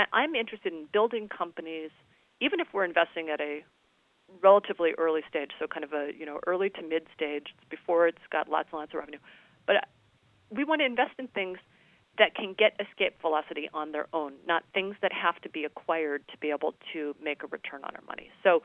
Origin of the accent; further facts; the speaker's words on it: Long Beach, California, United States; So I'm just a … Actually, I'm from Long Beach, California.